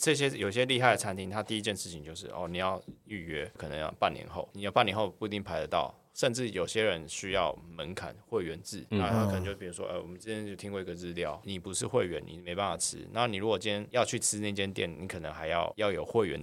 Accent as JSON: {"language": "Chinese", "country": "Taiwan", "said": "然后再就是它的调味方式我觉得是我们台湾人接受度算高的。"}